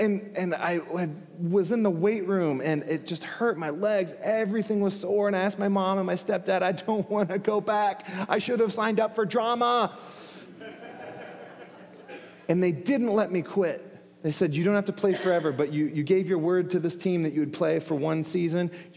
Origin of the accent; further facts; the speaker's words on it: Tampa, Florida, United States; And our practice fields, I grew up in Tampa, Florida.